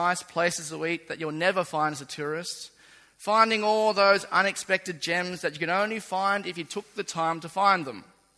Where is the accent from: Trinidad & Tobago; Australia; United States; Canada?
Australia; Manly Warringah, New South Wales; I grew up in Manly Warringah, like the other three people in this whole church that support Manly.